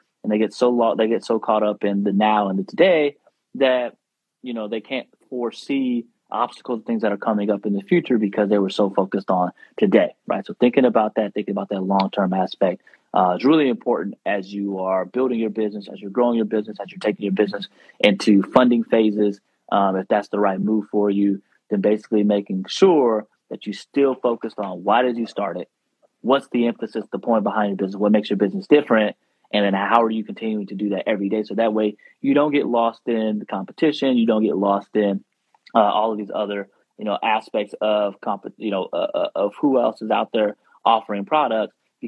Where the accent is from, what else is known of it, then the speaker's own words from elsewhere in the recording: the South, United States; I'm from the South. We like to use these kind of statements.